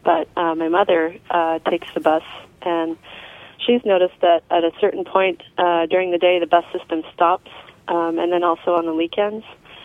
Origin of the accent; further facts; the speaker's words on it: Toronto, Ontario, Canada; also born or lived in Fairbanks; now in Anchorage, United States; Originally, I grew up in Toronto, Canada, and that has an excellent public transportation system. I actually didn't have to learn how to drive until I came to Anchorage.